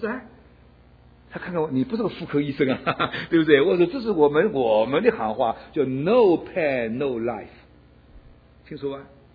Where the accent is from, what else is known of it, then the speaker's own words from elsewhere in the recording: China; 我们中国人也麻烦，中国人那个最麻烦，那个地方大，人口多，我们的人口太多了，东南西北来的人嘛，习惯都不一样，对不对？啊，我到其他地方去嘛，都能听懂一点。我到了福建、广东、浙江三个地方去嘛，就听不懂。